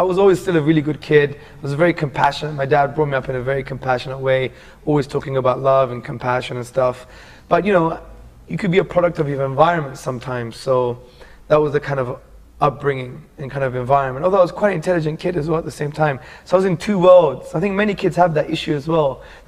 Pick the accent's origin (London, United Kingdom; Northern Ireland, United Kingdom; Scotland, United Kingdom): London, United Kingdom; born there; And I was born in London, in England. My dad is from Athens, but originally from northwest Greece. My mom is from the Greek part of Cyprus.